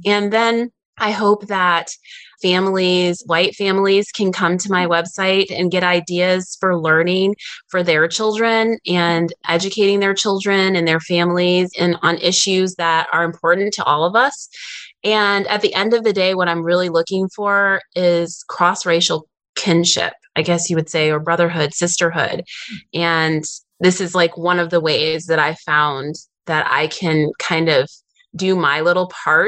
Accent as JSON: {"language": "English", "region": "Midwest", "country": "United States", "said": "We live a little bit outside of Atlanta. We're both from the Midwest, but we're raising our children in Georgia."}